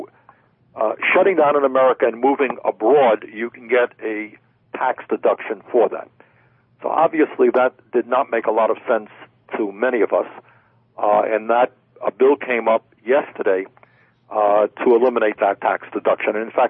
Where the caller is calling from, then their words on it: Rutland, Vermont, United States; I'm calling you from Rutland, Vermont